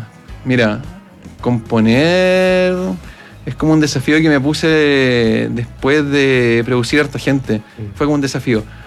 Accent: Machalí, O'Higgins, Chile; also born or lived in Rancagua; Yo soy de la 7ª región, de Machalí.

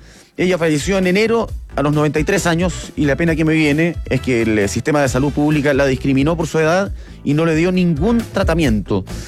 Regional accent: Huacho Copihue, Los Ríos, Chile; soy de Huacho Copihue, yo soy del lado, del regional.

